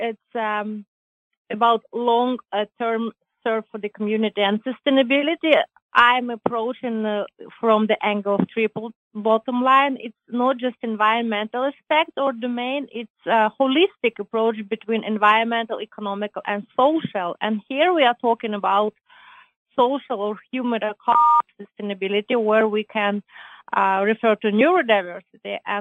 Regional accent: Ukraine; I'm proud Ukrainian, been living

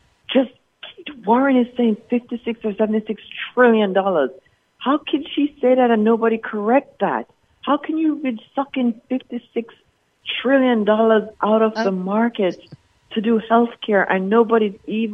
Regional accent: Jamaica; now in United States; Yes, I am from Jamaica.

